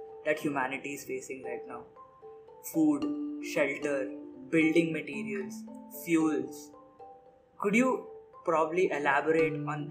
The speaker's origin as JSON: {"language": "English", "country": "India", "said": "But me being the Indian that I am"}